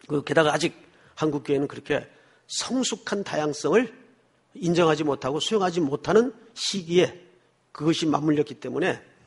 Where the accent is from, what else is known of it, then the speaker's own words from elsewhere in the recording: Yeongju, North Gyeongsang, South Korea; 고향이 어딥니까? 경북 영주인데요.